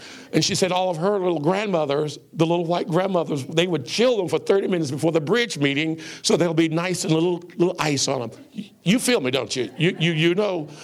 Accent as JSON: {"language": "English", "region": "the South", "country": "United States", "tie": "born or raised there", "said": "Growing up in the South, growing up with poor parents, but yet struggling with my faith"}